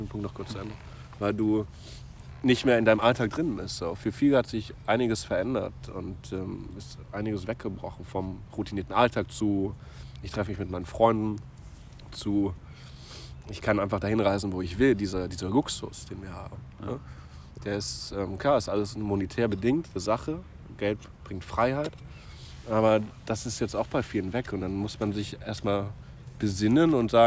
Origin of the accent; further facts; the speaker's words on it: Germany; Ich bin in Vereinigten Deutschland groß geworden als Europäer an der Stelle.